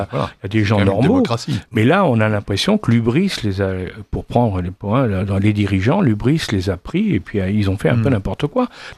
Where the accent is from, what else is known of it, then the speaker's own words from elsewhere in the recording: France; moi, je suis français.